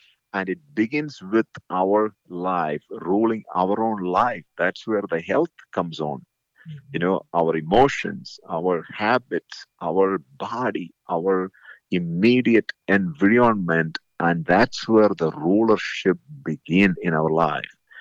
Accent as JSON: {"language": "English", "country": "India", "tie": "born or raised there", "said": "that's the way I grew up in India."}